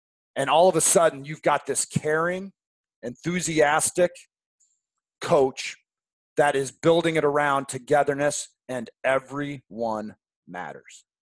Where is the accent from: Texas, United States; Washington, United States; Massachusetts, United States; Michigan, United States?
Washington, United States; Issaquah; I grew up right outside Seattle, Washington, in a town called Issaquah. Issaquah, Washington, I grew up in.